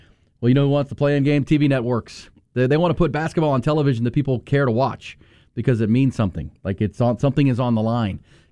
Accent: Akron, Ohio, United States; I've always been a LeBron defender because we're both from Akron

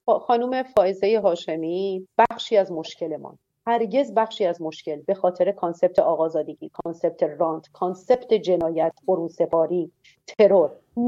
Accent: Iran; اصلا گیرم من به عنوان یک ایرانی، یک فردی که یک حق رأی داره

